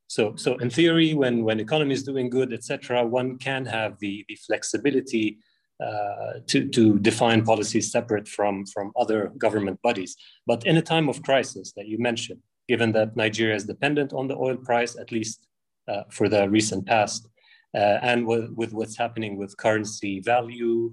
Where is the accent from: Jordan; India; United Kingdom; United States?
Jordan; I'm from Jordan.